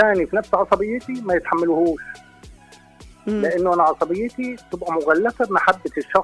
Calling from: Sohag, Sohag Governorate, Egypt

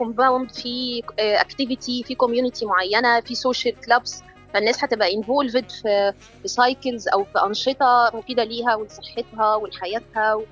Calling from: Cairo, Cairo Governorate, Egypt; من القاهره برضه

